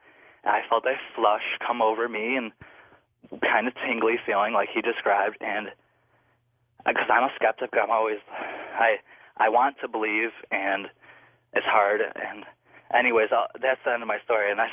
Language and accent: English; Chicago, Illinois, United States; now in Tinley Park, United States; I live in Tinley Park, Illinois. I'm formerly from Chicago, and I used to live at my grandmother's house by Midway Airport